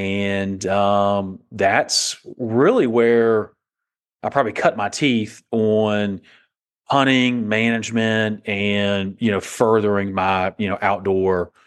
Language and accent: English; Savannah, Georgia, United States; I'm from Savannah, Georgia. That's where I still live